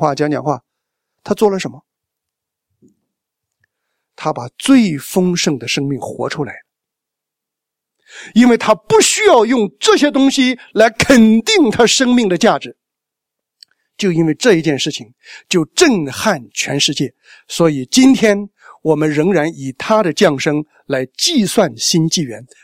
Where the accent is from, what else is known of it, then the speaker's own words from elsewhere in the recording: China; 其实我们中国人是一种非常简朴能吃苦的一种民族